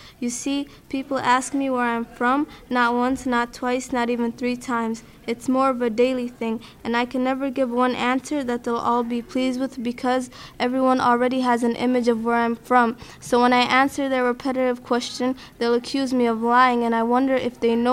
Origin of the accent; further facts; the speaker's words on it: Georgia, United States; As a child in growing up in America, people would ask me where I'm from, and if I say, like, Georgia or something, they'd be like, no, that's not where you're from.